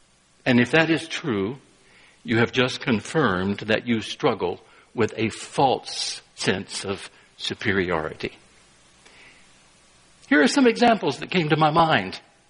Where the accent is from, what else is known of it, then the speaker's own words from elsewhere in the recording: North Carolina, United States; I think back to my youth. I lived in North Carolina. It was an insult to mistakenly say that I was from South Carolina.